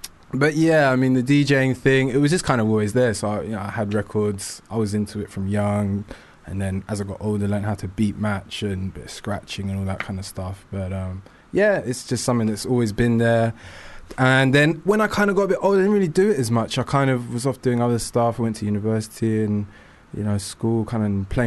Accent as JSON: {"language": "English", "region": "London", "country": "United Kingdom", "tie": "born or raised there", "said": "Yeah, I grew up in West London."}